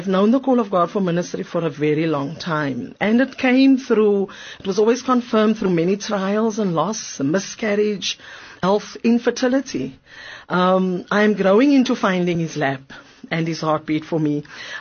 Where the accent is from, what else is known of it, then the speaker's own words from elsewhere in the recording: Bontheuvel, Western Cape, South Africa; born there; I was born in Bontheuvel, one of seven children.